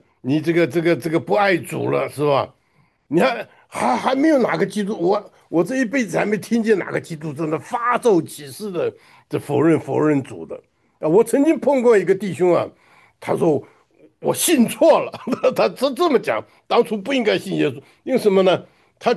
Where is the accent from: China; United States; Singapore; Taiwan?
China; 真的是，我们中国人讲是无药可救的了，对不对啊？